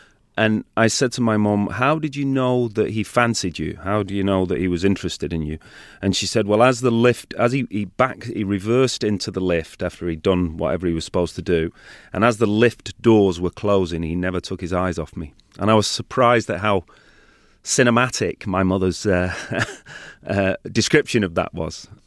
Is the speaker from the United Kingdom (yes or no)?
yes; Salford, North West England, United Kingdom; accent: Salford; now in London, United Kingdom; I come from Salford, which is right next door to Manchester. Famous, among other things, for producing Albert Finney and Mike Lee. And so I have a Salford accent, which has been softened